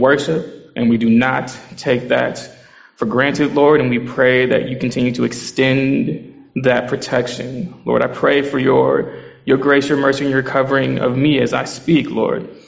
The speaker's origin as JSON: {"language": "English", "town": "Detroit", "region": "Michigan", "country": "United States", "said": "I'm from Detroit, Michigan, at a church called Cornerstone Church Detroit"}